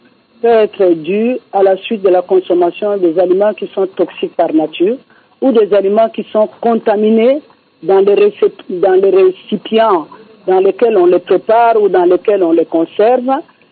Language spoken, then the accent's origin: French; DR Congo; chez nous, en RDC